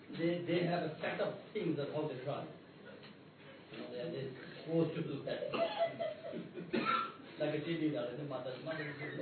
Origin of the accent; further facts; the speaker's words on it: India; English is a second language; now in Australia; When we are from India, we really know people.